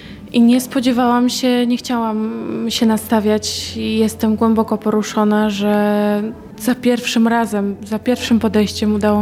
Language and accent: Polish; Warsaw, Masovian Voivodeship, Poland; now in Olsztyn, Poland; ja pochodzę z Warszawy, ale od 3 lat jestem tutaj w Olsztynie. Przeprowadziłam się, studiuję architekturę krajobrazu.